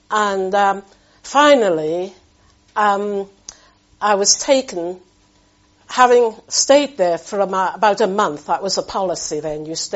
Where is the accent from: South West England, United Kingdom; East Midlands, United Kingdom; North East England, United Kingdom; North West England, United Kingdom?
North West England, United Kingdom; Liverpool; born there; I was born in Liverpool